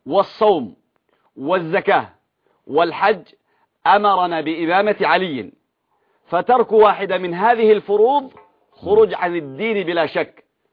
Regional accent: Yemen; الناس عندنا في اليمن

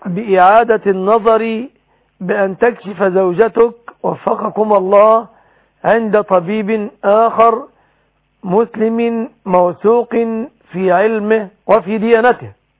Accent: Egypt; بلادنا مصر

